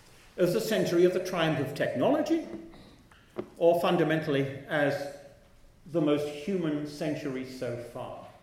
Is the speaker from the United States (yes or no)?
no; Edinburgh, Scotland, United Kingdom; I'm from Edinburgh in Scotland. I'm British.